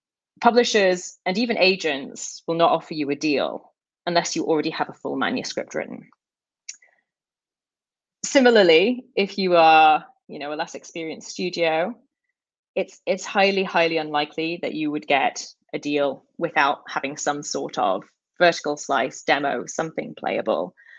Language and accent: English; United Kingdom; I'm British, and famously, the British are bad at talking about money.